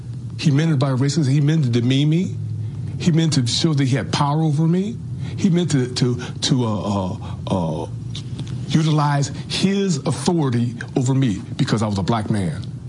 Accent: East Liverpool, Ohio, United States; I grew up in East Liverpool, Ohio. I have been called many names in a small town.

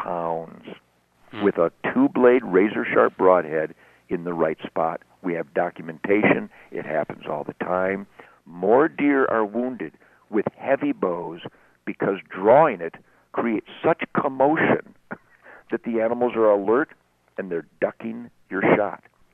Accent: Texas, United States; I love the Texas spirit. It is the best. I could live anywhere in the world I want, and I do. I am a Texan.

